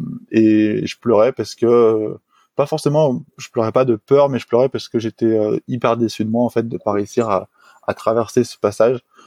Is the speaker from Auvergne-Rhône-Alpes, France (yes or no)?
yes; Le Reposoir, Auvergne-Rhône-Alpes, France; Donc moi, j'ai grandi dans un petit village de montagne qui s'appelle Le Reposoir. Qui est niché dans une vallée à 1000 mètres d'altitude.